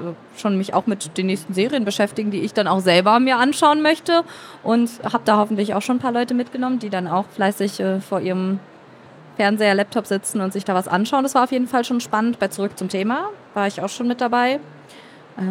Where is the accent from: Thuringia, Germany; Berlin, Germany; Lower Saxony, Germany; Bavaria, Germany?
Berlin, Germany